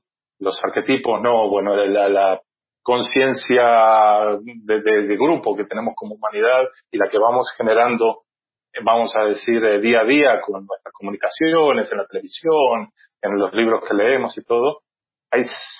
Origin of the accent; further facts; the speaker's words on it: Argentina; born there; moved away; also born or lived in England; yo también soy americano porque nací en América, en Argentina, pero bueno, el americano, como lo llaman aquí, al norteamericano, y el público inglés, sobre todo en esos dos países, yo viví en Inglaterra 10 años